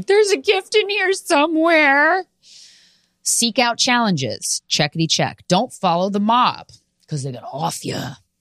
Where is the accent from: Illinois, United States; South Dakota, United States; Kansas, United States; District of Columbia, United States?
Kansas, United States; I'm from Kansas. All these fuckboys live in Kansas.